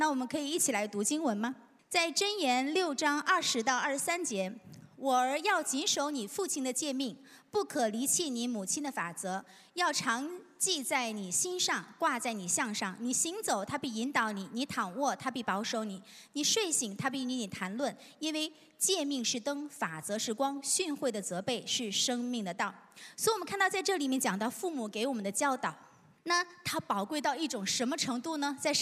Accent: Northeast China, China; 这是我在去年12月份回去我的家乡东北，因为我是个中国人

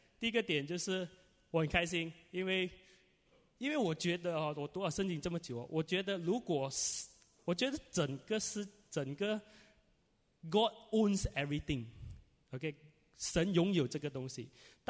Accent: Malaysia; 哎，我是从马来西亚来啊，然后我们就开始传福音啊。

